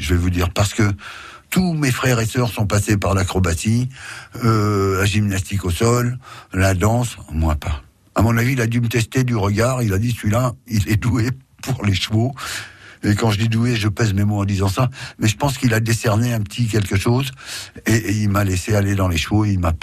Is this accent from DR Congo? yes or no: no; Reims, Grand Est, France; born there; Moi, je suis né à Reims, dans les Bulles.